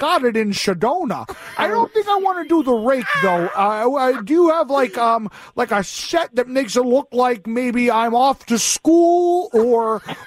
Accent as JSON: {"language": "English", "town": "St. Louis", "region": "Missouri", "country": "United States", "tie": "born or raised there", "said": "I grew up in St. Louis."}